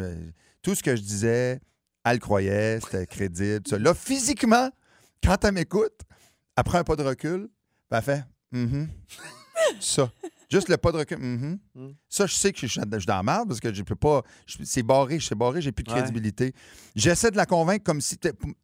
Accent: New Brunswick, Canada; J'ai grandi au Nouveau-Brunswick.

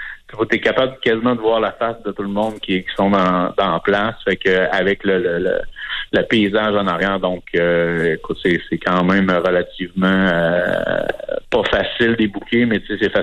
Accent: Lévis, Quebec, Canada; moi, je suis natif de Lévis

